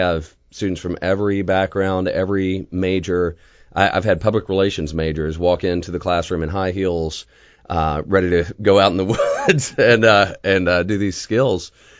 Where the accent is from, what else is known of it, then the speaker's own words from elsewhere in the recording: Georgia, United States; I grew up in Georgia. I'm a you know, good old country boy. You know, grew up running through the woods, doing exactly this kind of stuff.